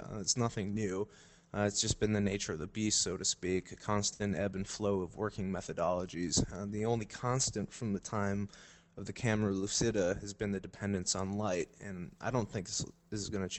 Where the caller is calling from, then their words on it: Palermo, Sicily, Italy; I'm calling from Palermo, Italy.